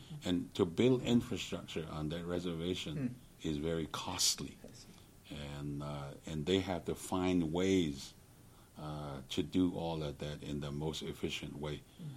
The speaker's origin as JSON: {"language": "English", "region": "Navajo Nation", "country": "United States", "said": "We're an Indian tribe that has a huge amount of resources, diversified resources."}